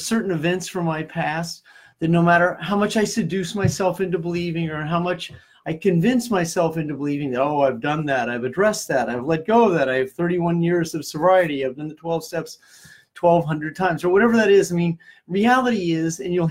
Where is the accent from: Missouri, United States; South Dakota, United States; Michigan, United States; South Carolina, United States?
Missouri, United States; Kansas City; also born or lived in Iowa; I grew up in Kansas City and spent a lot of time. Half of my life I lived in Missouri. The other half I lived in Iowa.